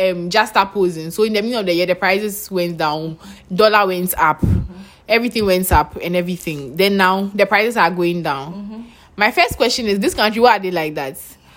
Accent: Ghana; Then from there, we got used to it. As Ghanaian as we are.

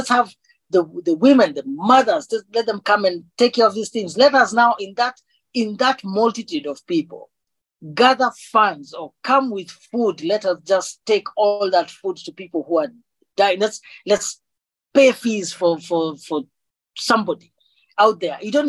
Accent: Kenya; as a Kenyan, from a Kenyan point of view, the body of Christ has a lot to offer

